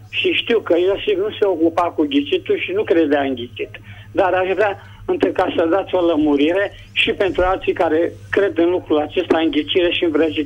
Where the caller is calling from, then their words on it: Prahova, Romania; din Prahova.